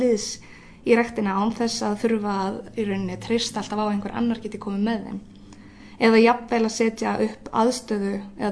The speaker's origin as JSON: {"language": "Icelandic", "town": "Þingeyri", "region": "Westfjords", "country": "Iceland", "tie": "born there", "said": "ég fætt á Þingeyri í Dýrafirði og ég í háskólanámi, ég í kennaraháskólanum á fyrsta ári"}